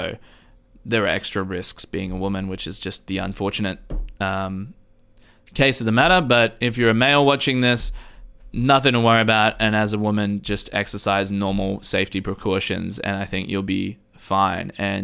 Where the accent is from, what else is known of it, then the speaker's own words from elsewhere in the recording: Australia; I come from Australia where the price is always the price